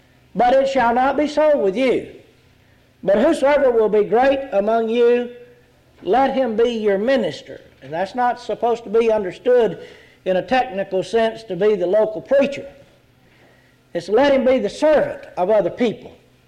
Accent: Texas, United States; some kind of remote little place that looked remarkably similar to where I grew up in East Texas.

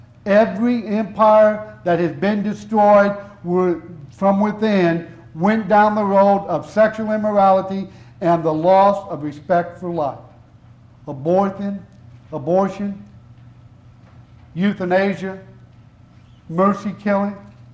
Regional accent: Indiana, United States; I grew up right outside of Gary, Indiana

